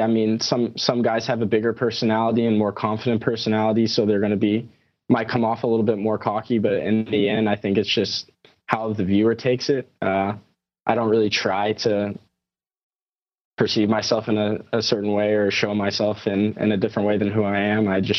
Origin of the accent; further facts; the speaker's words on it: Texas, United States; I mean, I'm from Texas, so football is all obviously a huge deal down here